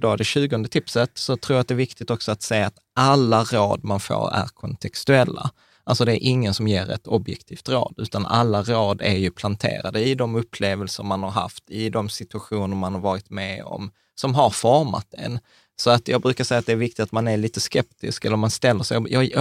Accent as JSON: {"language": "Swedish", "country": "Sweden", "tie": "born there", "said": "vi är födda i Sverige"}